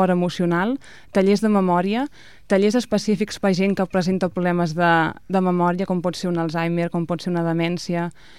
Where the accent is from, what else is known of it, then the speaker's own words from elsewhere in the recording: Cerdanyola, Catalonia, Spain; Soc de Cerdanyola, tinc família a Ripollet, i clar, quan una cosa toca de prop, doncs fa molta il·lusió.